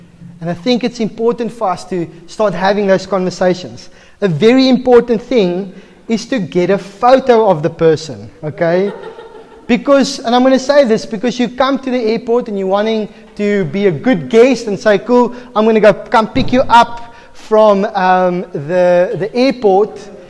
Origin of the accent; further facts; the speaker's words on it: Bloemfontein, Free State, South Africa; Now, I come from Bloemfontein. Fish is like a foreign thing to me.